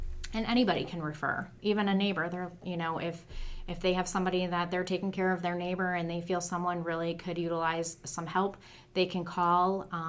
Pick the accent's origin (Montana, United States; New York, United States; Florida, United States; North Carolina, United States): New York, United States; I'm born and raised in the North Country.